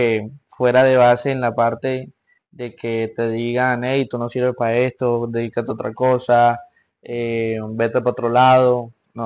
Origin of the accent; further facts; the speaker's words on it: Barranquilla, Atlántico, Colombia; also born or lived in Bogotá; Yo soy de Bogotá, pero me crié aquí en Barranquilla.